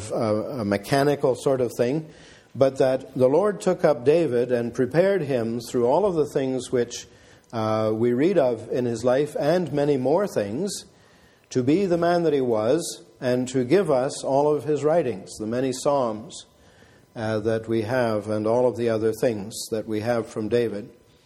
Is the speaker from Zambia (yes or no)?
yes; Zambia; also born or lived in Zimbabwe; I grew up in Africa, and a lot of my life was away from home at boarding school, first of all Sakeji, and then when I finished Sakeji in 51, 52 and 53 were spent in Chingola at a government high school there